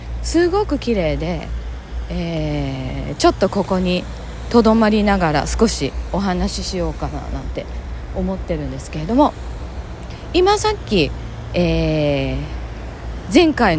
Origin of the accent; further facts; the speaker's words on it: Chiba, Japan; 田舎で、千葉の田舎で、千葉で育ってるので、全然ねここに何のゆかりとかもないんですけれども